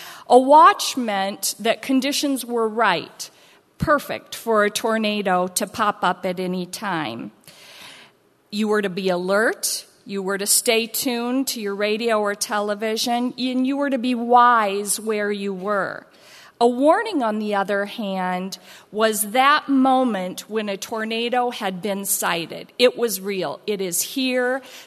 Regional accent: Iowa, United States; moved away as an adult; now in Southern California, United States; I was born and raised in Iowa, moved out here when we were married at, I was 24 and pregnant with our first child.

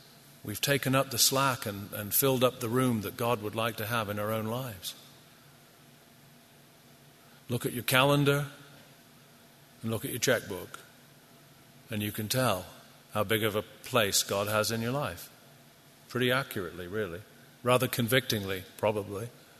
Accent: England, United Kingdom; I'm from England

